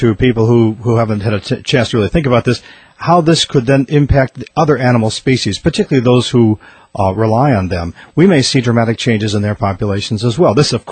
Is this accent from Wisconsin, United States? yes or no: yes; Wisconsin, United States; also born or lived in Minnesota; Well, I know that when I grew up in the Midwest, Wisconsin, Minnesota